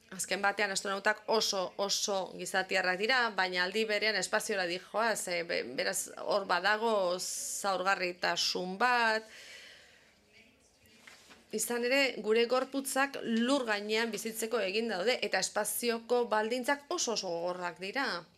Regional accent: France; Basque is a second language; Ni frantsesa naiz, 100% aita suediarra da, baina nik ez du suediera egiten

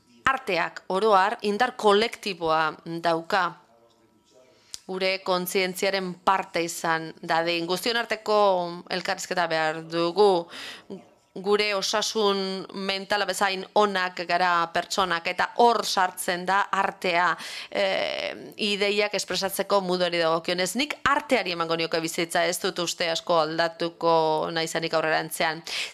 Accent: Barcelona, Catalonia, Spain; Bartzunatik nator, egunon.

